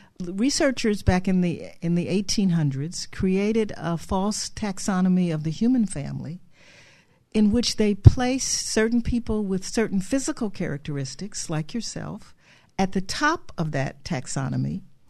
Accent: Cleveland, Ohio, United States; And I grew up in Cleveland, Ohio

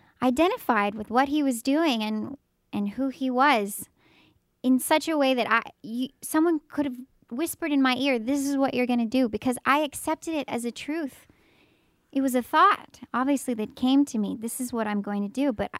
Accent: Houston, Texas, United States; born there; like I said, I came from Austin, or I was born in Houston. I moved to Austin to pursue music

